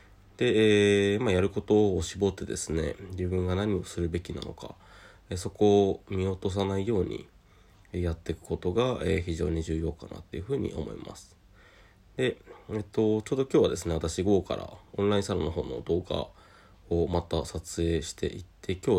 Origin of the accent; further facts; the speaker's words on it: Yamanashi, Japan; 公園の、地元山梨だったりとか、被災地の勤務した岩手県だったりとか